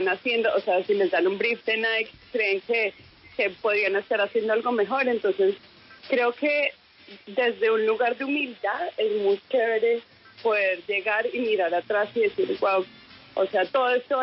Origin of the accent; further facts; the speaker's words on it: Colombia; moved away as an adult; Pues yo me fui muy chiquita de Colombia, me fui a los 23